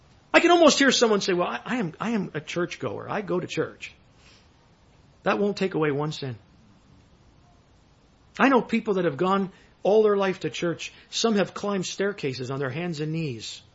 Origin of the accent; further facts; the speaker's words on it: Canada; I came from Canada, traveled on a plane to come here to have these meetings